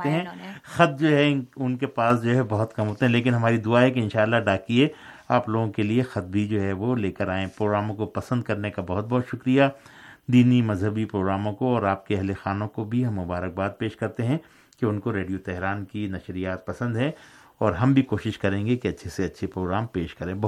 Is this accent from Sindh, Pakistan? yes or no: yes; Hyderabad, Sindh, Pakistan; میں چونکہ میں تو حیدرآباد سندھ کا رہنے والا ہوں, سمجھ جاتا ہوں میں جو سندھی زبان بولنے والے افراد ہیں, بھائی ہیں ہمارے, لیکن پڑھنے میں مجھے تھوڑی سی دشواری ہوتی ہے.